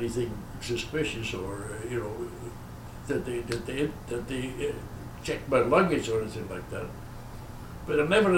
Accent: Surabaya, East Java, Indonesia; moved away as an adult; I was born in Surabaya, in what was then called the Dutch East Indies, and now, of course, Indonesia. And I went to high school there, and after high school I went to Holland, where I arrived in September 1939

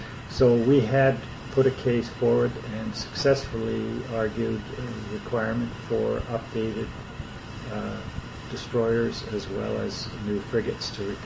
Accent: Prince Albert, Saskatchewan, Canada; born there; I was born in Prince Albert, Saskatchewan, 6th of October, 1940

